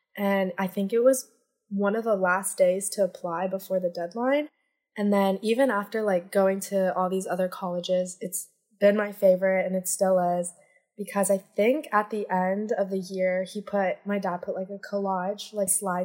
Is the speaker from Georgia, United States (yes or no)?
no; North Carolina, United States; now in London, United Kingdom; I am from North Carolina. And I'm studying right now in London